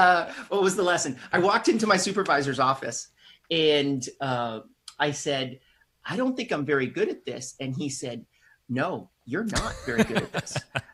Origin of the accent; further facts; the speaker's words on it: Canada; I'm Canadian.